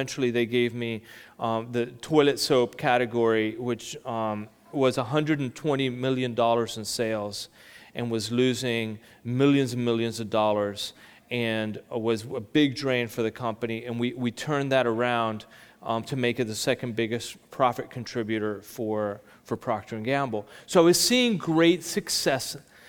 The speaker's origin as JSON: {"language": "English", "country": "Mexico", "tie": "born or raised there", "said": "I grew up in Mexico. My parents were missionaries. My parents served for 38 years with the International Mission Board. My mother is originally from Costa Rica."}